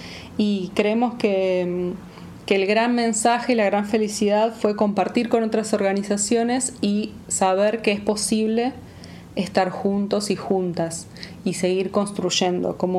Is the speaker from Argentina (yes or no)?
yes; Argentina; yo por mi parte porque soy argentina